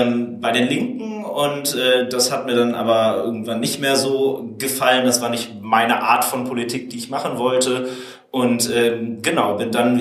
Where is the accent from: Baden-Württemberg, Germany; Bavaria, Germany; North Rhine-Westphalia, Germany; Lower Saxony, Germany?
North Rhine-Westphalia, Germany; St. Tönis; Genau, ich bin in St. Tönis aufgewachsen und in Krefeld dann zur Schule.